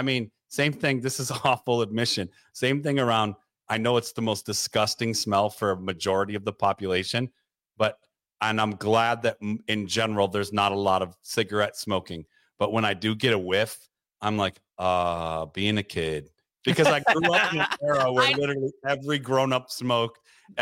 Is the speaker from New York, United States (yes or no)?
no; Detroit, Michigan, United States; born or raised there